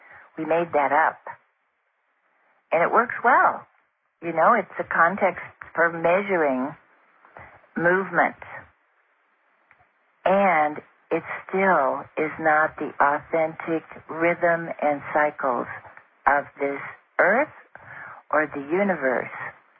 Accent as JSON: {"language": "English", "region": "Colorado", "country": "United States", "tie": "born or raised there", "said": "And, you know, I grew up in Colorado, and I remember driving home one night"}